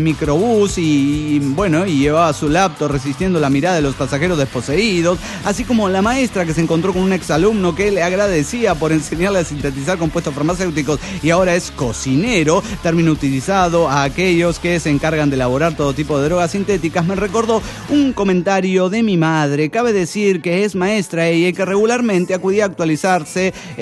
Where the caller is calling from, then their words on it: Cochabamba, Bolivia; de Cochabamba, Bolivia.